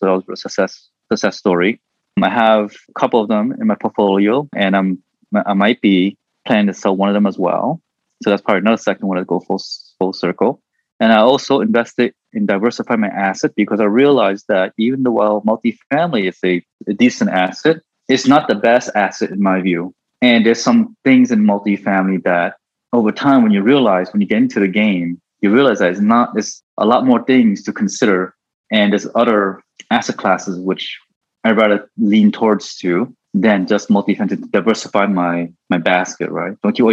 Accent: New Jersey, United States; Growing up in New Jersey, I bought like a couple of condos, which is sort of like a small portfolio.

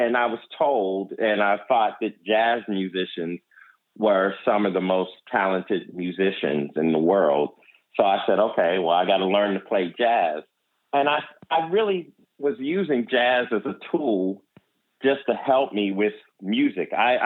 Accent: Pittsburgh, Pennsylvania, United States; Yeah, well, that's my hometown is Pittsburgh, and that was really a big honor because Pittsburgh has a huge, rich jazz legacy

